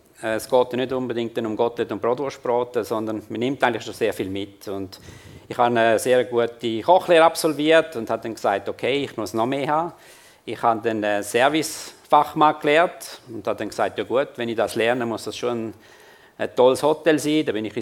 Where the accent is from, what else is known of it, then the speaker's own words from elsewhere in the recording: Gommiswald, St. Gallen, Switzerland; Ja, also aufgewachsen bin ich also in Gommiswald, Turbetal.